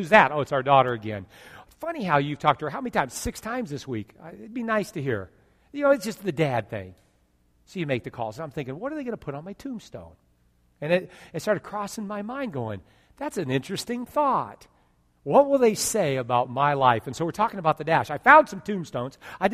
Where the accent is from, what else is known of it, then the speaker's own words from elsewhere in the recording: California, United States; I was born and raised in California 15 and a half years. I just passed that. Born and raised out there.